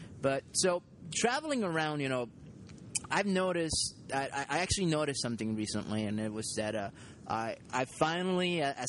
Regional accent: United States; now in Japan; I'm an American, and because I've been living in Japan for X amount of time, I can actually play in their WMCQ.

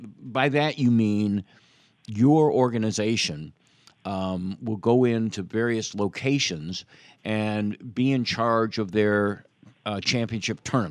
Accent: Chicago, Illinois, United States; When I first came down to Louisiana, I came from Chicago, and I was in Baton Rouge

